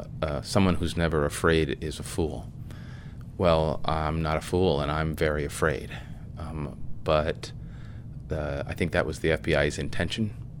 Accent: Chicago, Illinois, United States; I'm from Chicago.

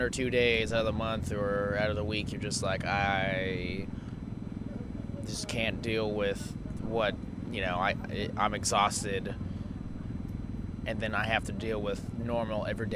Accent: Anchorage, Alaska, United States; Anchorage, Alaska.

